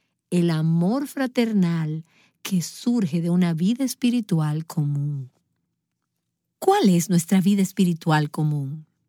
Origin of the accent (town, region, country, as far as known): Philadelphia, Pennsylvania, United States; born or raised there